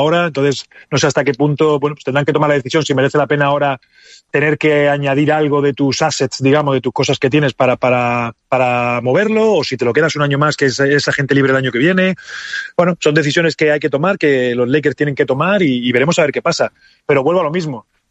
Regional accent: Spain; al final somos españoles y hacemos lo que se puede, o sea, el acento, por mucho que queramos, es difícil siempre cambiarlo.

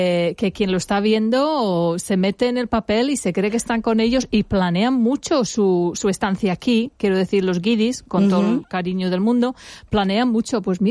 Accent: England, United Kingdom; Spanish is a second language; now in Benidorm, Spain; como aquí vengo yo a hablar cosas de guiris, porque yo soy inglesa

